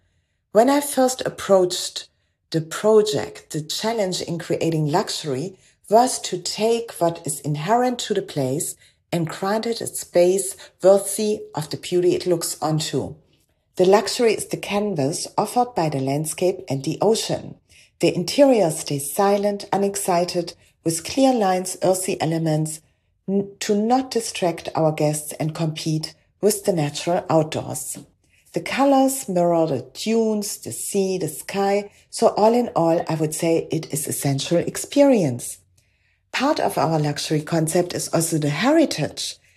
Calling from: Paternoster, Western Cape, South Africa; I'm speaking from Paternoster on the west coast of South Africa, one of the oldest fishing villages on our coast

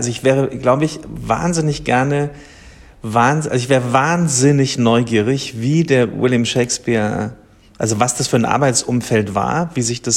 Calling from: Munich, Bavaria, Germany; ich bin aus München zugeschaltet, aus unserem Probenraum in der Kistlerhofstraße

